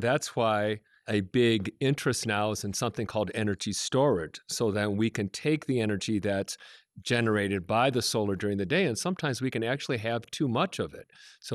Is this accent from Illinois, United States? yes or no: yes; Chicago, Illinois, United States; Now, I'm from Chicago.